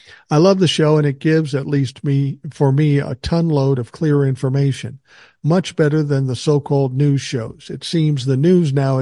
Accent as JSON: {"language": "English", "country": "United States", "said": "I'm sorry. I'm an American. I don't speak a foreign language."}